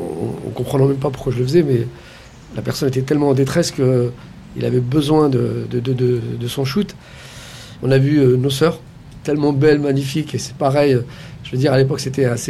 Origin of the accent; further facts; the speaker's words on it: Montfermeil, Île-de-France, France; J'ai grandi à Montfermeil, donc dans la cité des Bosquets, où mes parents sont arrivés, après avoir vécu dans les bidonvilles de Nanterre, on a atterri chez de la famille à Montfermeil